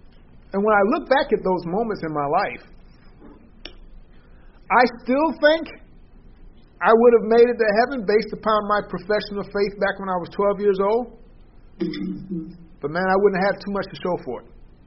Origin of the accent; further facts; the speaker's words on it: New York, United States; also born or lived in Peoria; When we moved back from Peoria to New York, I found out it wasn't cool being saved.